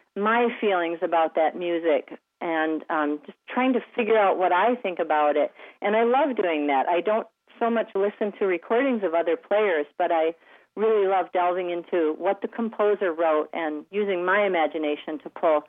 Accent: Grand Haven, Michigan, United States; Well, I grew up in Grand Haven, Michigan

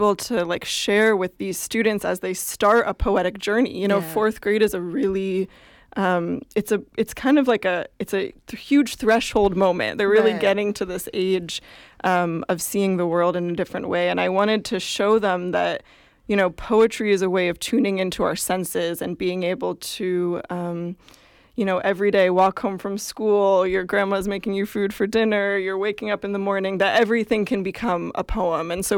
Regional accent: California, United States; I mean, I had the pleasure of also growing up in the Bay Area.

